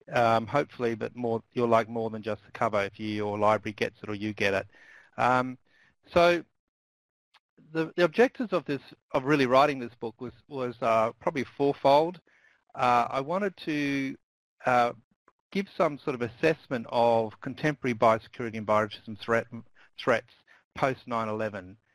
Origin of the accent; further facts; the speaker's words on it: Australia; accent: Australian; But if you need any translation from my Australian accent, maybe Nicole can intervene at some stage and if you can't quite get what I'm talking about.